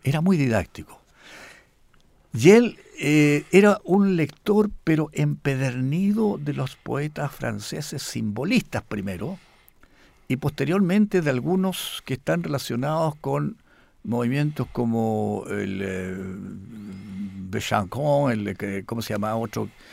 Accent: Valparaíso, Chile; born there; los que nacimos en Valparaíso, veíamos el horizonte lejos, lejos, estaban los barcos saliendo y entrando

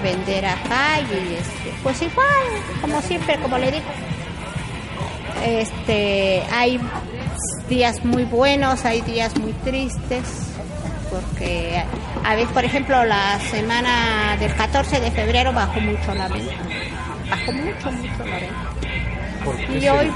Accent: Oaxaca, Mexico; Si no, nosotros somos acá del Valle, somos acá de Oaxaca

